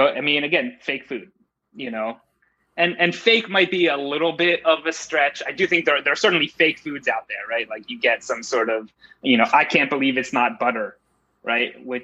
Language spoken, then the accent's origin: English; Philadelphia, Pennsylvania, United States; or I'm from Philly, they'd have like a Seitan cheesesteak.